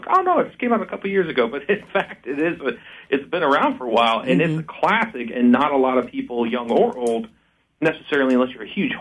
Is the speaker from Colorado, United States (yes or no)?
yes; Colorado, United States; I'm actually from Colorado.